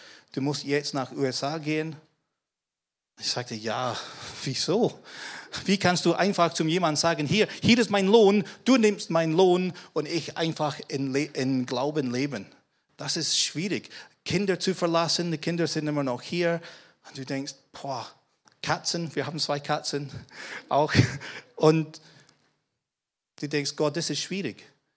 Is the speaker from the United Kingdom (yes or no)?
yes; Scotland, United Kingdom; German is a second language; now in Germany; Und ich als Schotte muss ihn übersetzen von Bayerisch auf Hochdeutsch.